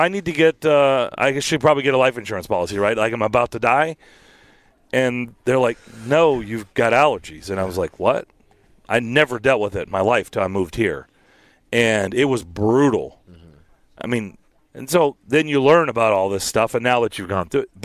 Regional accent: Lexington, Kentucky, United States; also born or lived in Cleveland; now in Tennessee; I grew up in Lexington, Kentucky. Mm-hmm. I lived in Cleveland, Ohio before coming here.

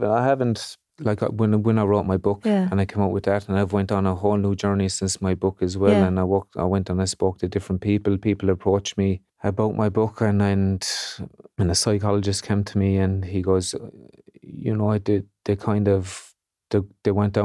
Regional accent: Moyross, Munster, Ireland; spoke about growing up in Moyross

